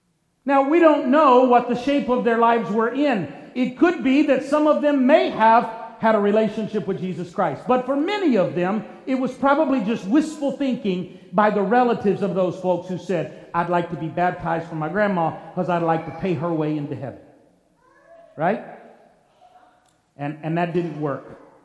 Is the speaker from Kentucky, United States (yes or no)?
yes; Kentucky, United States; I know y'all's not a term y'all understand around here, but I'm from Kentucky, bear with me.